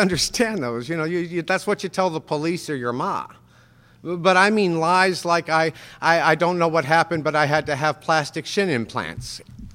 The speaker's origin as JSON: {"language": "English", "town": "Pittsburgh", "region": "Pennsylvania", "country": "United States", "tie": "born or raised there", "said": "And I was disenrolled from Pittsburgh Public Schools for lack of attendance."}